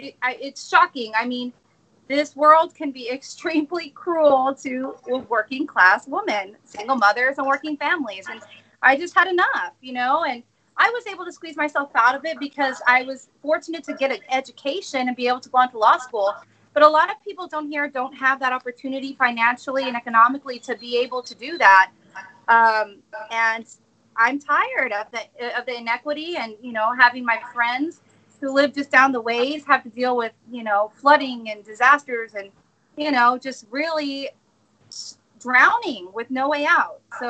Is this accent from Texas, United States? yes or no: yes; Brownsville, Texas, United States; So I'm here from Brownsville, Texas, born and raised, and I'm a local attorney.